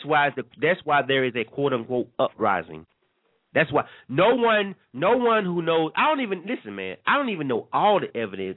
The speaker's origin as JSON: {"language": "English", "town": "Panama City", "region": "Florida", "country": "United States", "said": "because I'm from Panama City, y'all."}